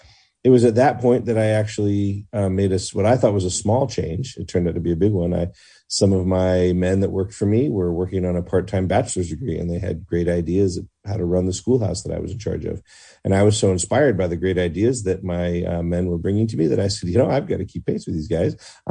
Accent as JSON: {"language": "English", "town": "Washington", "region": "District of Columbia", "country": "United States", "tie": "born or raised there", "said": "Yeah, I grew up around Washington, D.C. In a family that had almost no immediate members in any direction on the family tree with any family history of military service."}